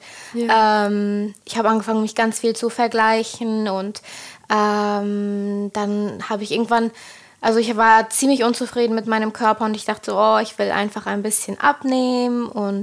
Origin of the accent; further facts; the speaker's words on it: Germany; Ich komme so zwischen Bielefeld, Hannover, da die Ecke. Ich bin 20 Jahre alt